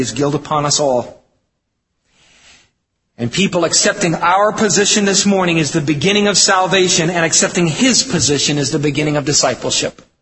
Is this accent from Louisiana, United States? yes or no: no; Wisconsin, United States; I mean, we're from Wisconsin. I mean, we milk cows here, we eat cheese, we deer hunt, and we're nice people.